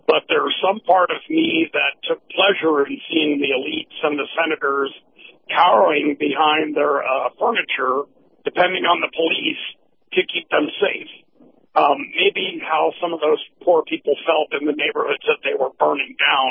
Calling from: Sarasota, Florida, United States; I'm calling from Sarasota, Florida.

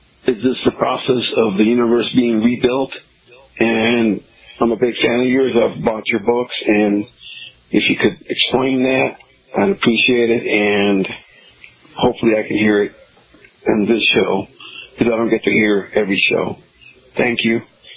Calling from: Corpus Christi, Texas, United States; I'm calling from Corpus Christi, Texas.

